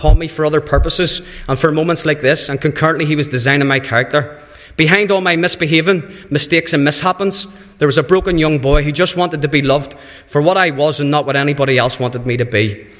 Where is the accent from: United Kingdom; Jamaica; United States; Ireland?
Ireland; Rathcoole; I was born and reared in Rathcoole, later moving to Monkstown.